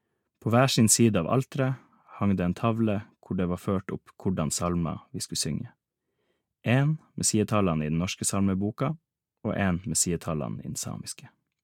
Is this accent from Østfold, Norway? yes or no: no; Finnmark, Norway; Hvis du skal fra Pasvikdalen, der jeg vokste opp, til Gaudageinu, kjører du i 5 timer vest i luftlinje.